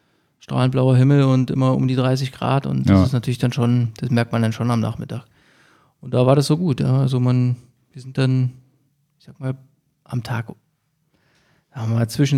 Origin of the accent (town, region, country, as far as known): Berlin, Germany